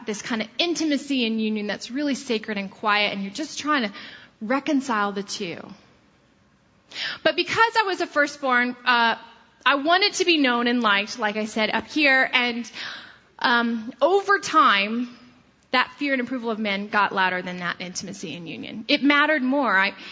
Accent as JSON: {"language": "English", "region": "Florida", "country": "United States", "tie": "born or raised there", "said": "because I grew up in Florida, so I was back in Florida visiting family"}